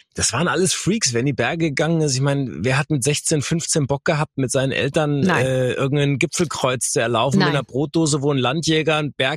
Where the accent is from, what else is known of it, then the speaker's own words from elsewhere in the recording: Wuppertal, North Rhine-Westphalia, Germany; also born or lived in Karlsruhe; now in Ravensburg, Germany; in Karlsruhe war ich eigentlich nur am Anfang, deswegen, ich bin dann in Wuppertal noch groß geworden und bin dann in Ravensburg.